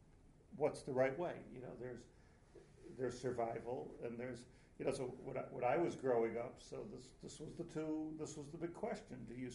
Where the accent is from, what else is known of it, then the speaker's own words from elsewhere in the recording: United States; Now, I grew up in the United States.